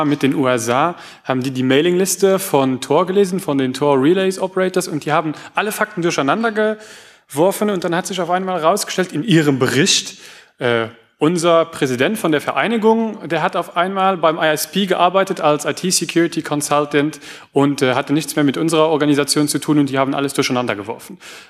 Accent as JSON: {"language": "German", "country": "Luxembourg", "said": "Also wir sind aus Luxemburg, also das liegt oben rechts, also auf meiner rechten. Das sind ungefähr 275 Kilometer von hier, das heißt gar nicht mal so weit weg."}